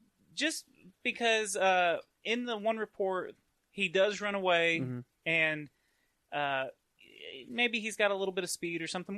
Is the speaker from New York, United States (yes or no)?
no; Texas, United States; accent: Texan; I can barely do my own Texan accent, and that's where I'm from.